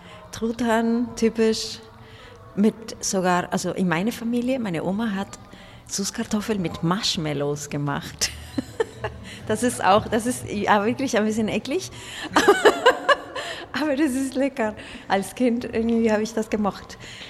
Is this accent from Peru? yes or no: yes; Peru; Ja, in Peru ist eine Mischung von allem. Ne? Natürlich haben wir auch typisch amerikanische Lieder gehört, aber auch die Villancicos, und die kommen aus Spanien.